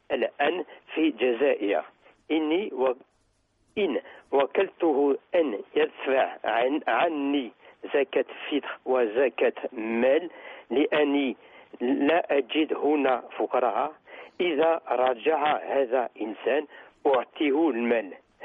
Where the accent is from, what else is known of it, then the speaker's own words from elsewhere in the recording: France; born there; Arabic is a second language; أنا ولدت في فرنسا وتعلمت اللغة العربية، ولكن نطق الحرف ضاد صعب